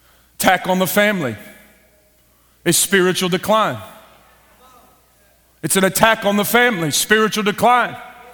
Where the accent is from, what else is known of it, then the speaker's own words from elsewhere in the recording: Louisiana, United States; I'm from Louisiana, so number five